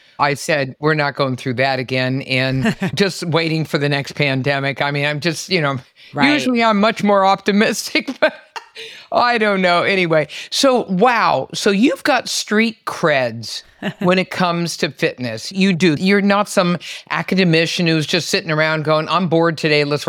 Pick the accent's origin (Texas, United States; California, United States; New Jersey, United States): California, United States; Berkeley; Since I'm from Berkeley, I'm going to try to forgive you for that.